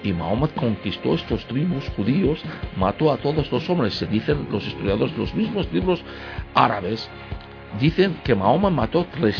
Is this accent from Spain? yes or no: no; Nineveh, Iraq; also born or lived in Basra; tuve que abandonar mi ciudad, estuve viviendo en Basora, y a escaparme hasta mi pueblo, en el norte de Irak, a Nínive